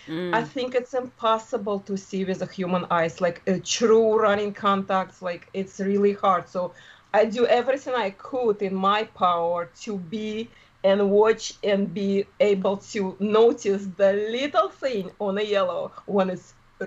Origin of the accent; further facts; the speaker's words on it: Russia; English is a second language; moved away; Yeah, originally from Russia. I'm here with my family for 30 years. So it's a long time. I just will have my accent. I guess it's never go away.